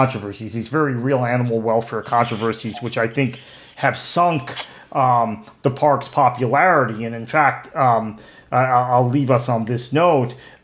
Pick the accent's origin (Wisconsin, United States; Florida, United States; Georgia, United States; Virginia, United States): Florida, United States; an orca that was named Lolita, that we all knew about growing up in South Florida